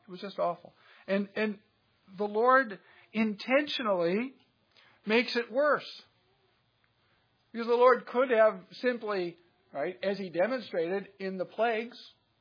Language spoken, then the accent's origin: English; Nebraska, United States; also born or lived in Kansas; I'm from Nebraska, and born in Kansas, and spent some time on the family farm in Kansas